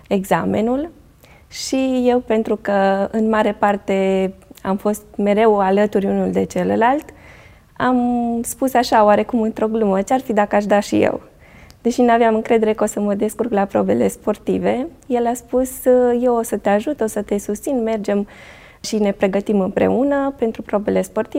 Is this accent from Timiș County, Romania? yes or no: no; Oravița, Caraș-Severin, Romania; orașul meu natal, județul Caraș-Severin, da, și practic am fost crescută de bunică, încă de la o vârstă fragedă până la 7 ani